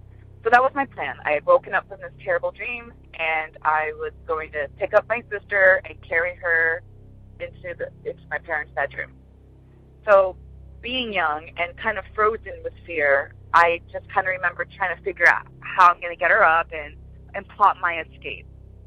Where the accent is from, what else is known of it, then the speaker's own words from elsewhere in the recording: Connecticut, United States; So I'm from Connecticut, and growing up, my father actually had our home built. He had it built in 1984. So later that year, we moved in, and to this day, my family still is in this house.